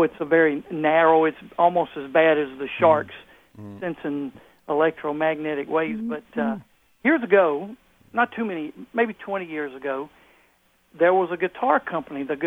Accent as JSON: {"language": "English", "town": "West Monroe", "region": "Louisiana", "country": "United States", "said": "I'm from West Monroe."}